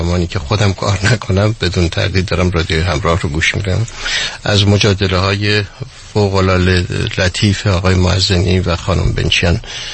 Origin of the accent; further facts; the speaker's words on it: Iran; به عنوان یک ایرانی وظیفه خودم میدونم از شما تشکر بکنم